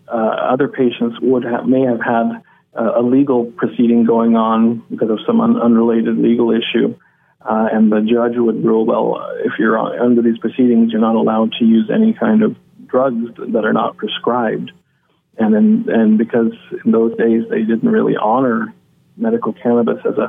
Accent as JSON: {"language": "English", "town": "Muskogee", "region": "Oklahoma", "country": "United States", "tie": "born or raised there", "said": "I grew up in Muskogee, and I know what I heard growing up from my teachers and the community about the dangers of drugs and marijuana in particular."}